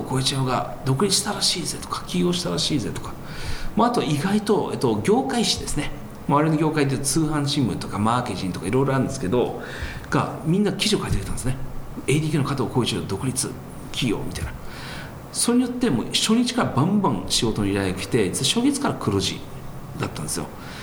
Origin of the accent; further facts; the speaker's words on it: United States; なのでアメリカで母子家庭で育ってきたんですよね。